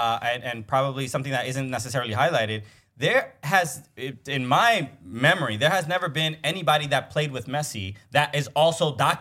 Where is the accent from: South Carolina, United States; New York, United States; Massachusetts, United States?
New York, United States; given that we're from New York, we're NYCFC fans